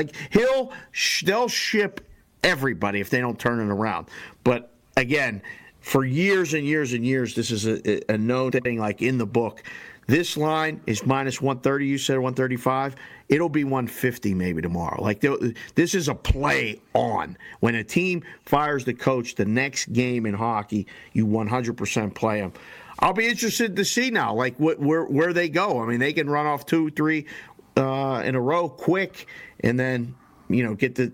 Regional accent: Pittsburgh, Pennsylvania, United States; I grew up in Pittsburgh, but I know Stan Smeal.

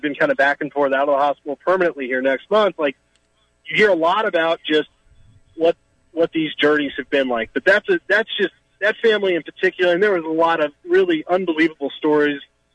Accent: New Jersey, United States; You guys know I'm from Jersey originally, mm-hmm.

